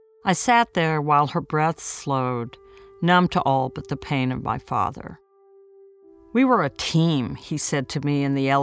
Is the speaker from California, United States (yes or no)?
no; San Antonio, Texas, United States; When I was growing up in San Antonio, everyone seemed to know my dad